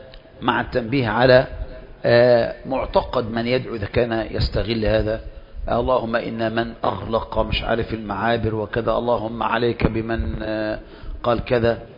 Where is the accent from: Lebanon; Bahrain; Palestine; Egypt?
Egypt; زي ما احنا دلوقتي ما يلزم الاذن عندنا في مصر